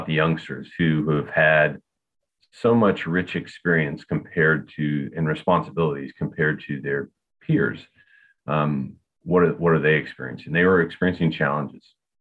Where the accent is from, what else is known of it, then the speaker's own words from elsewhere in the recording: Akron, Ohio, United States; I was from Akron, Ohio, and I was kind of the ringleader of the guys.